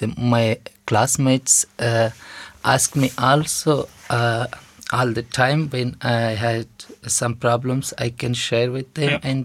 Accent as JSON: {"language": "English", "country": "Afghanistan", "second_language": "English", "moved": "as an adult", "lives_now": "Austria", "said": "I'm about 23 years old and I come from Afghanistan. I'm about 2 years here in Austria."}